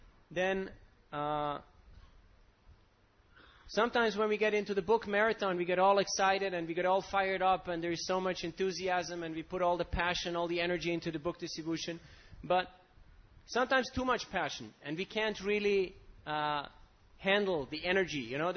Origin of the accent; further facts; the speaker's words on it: Switzerland; English is a second language; I'm from Switzerland, you know. I used to ski and I was a hockey player playing ice hockey.